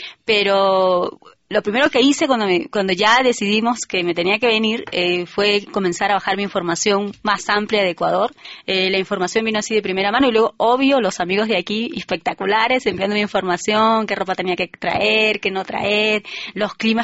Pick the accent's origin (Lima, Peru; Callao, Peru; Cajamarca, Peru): Lima, Peru; Yo soy de Lima, toda mi familia es del norte del país, entonces también tengo mucha influencia del norte de Trujillo